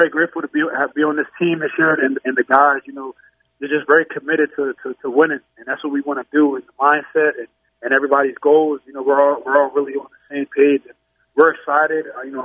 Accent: United States; now in Canada; I feel like as an American, when you come up here, like you really have to kind of humble yourself because, you know, growing up in the States

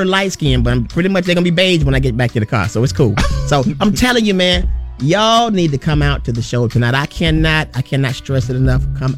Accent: Tuscaloosa, Alabama, United States; Because, you know, Tuscaloosa loves me. I love my hometown.

